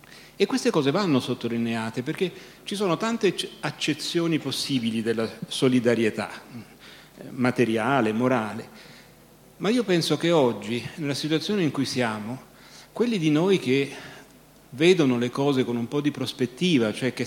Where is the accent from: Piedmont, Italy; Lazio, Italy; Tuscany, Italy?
Lazio, Italy; Rome; now in Borgo Valsugana, Italy; io non voto a Roma perché sono residente in Trentino, a Borgo Valsugana, il paese di De Gasperi, ma diciamo da romano, ridiventato romano dopo tanti anni in Trentino